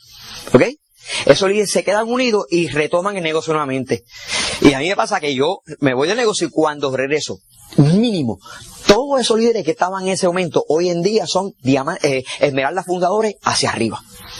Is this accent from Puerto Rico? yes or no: yes; Puerto Rico; also born or lived in New York; yo nací por accidente en New York, porque mi papá fueron en los 60 a buscar el sueño americano, que nunca lo encontraron. Entonces, regresamos a Puerto Rico, yo tenía 4 años.